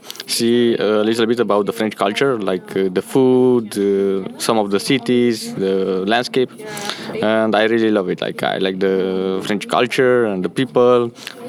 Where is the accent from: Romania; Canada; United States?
Romania; and I'm from Romania, and I'm ready for this interview.